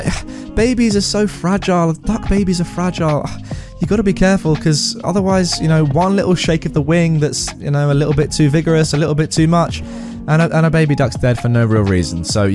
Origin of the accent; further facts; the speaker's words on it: London, United Kingdom; As a Londoner myself, guys, I'm not sure how I feel about this, but it does make sense.